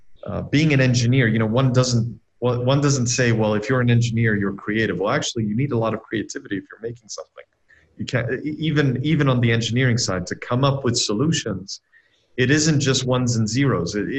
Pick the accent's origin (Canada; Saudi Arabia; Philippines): Saudi Arabia; Well, I mean, so I grew up in Saudi Arabia at the time, and in the 80s, it was a far, far away land